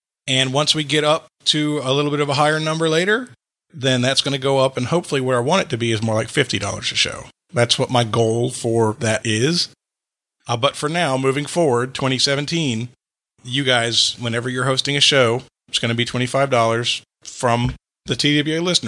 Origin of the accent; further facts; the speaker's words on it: Wales, United Kingdom; I would love to take you around my home country, that is Wales, paradise on earth, of which you were unaware.